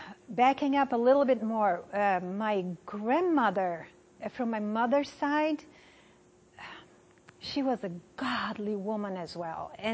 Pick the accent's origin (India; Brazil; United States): Brazil; South Region; also born or lived in Netherlands; So I grew up in South Brazil and in the Netherlands.